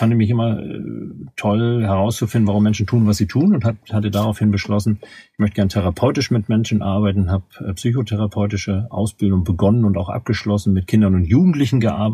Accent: Hamburg, Germany; born there; now in Lower Saxony, Germany; stamme ich aus dem norddeutschen Raum. Ich bin in Hamburg geboren, in der Hansestadt Hamburg und wohne quasi, wenn man südlich der Elbe Hamburg verlässt, zwischen der Hamburger Landesgrenze und Buxtehude, in so einem ganz klitzekleinen Dorf mitten im Wald

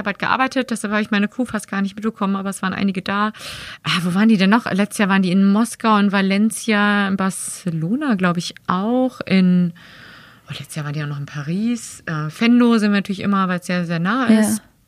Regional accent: Berlin, Germany; Ich komme halt aus dem West-Berlin

